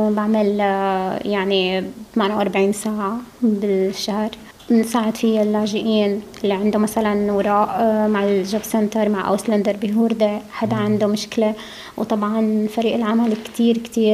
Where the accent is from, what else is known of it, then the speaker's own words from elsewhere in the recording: Palestine; German is a second language; also born or lived in Syria; now in Germany; Ich bin Palästinenserin, aber in Syrien geboren.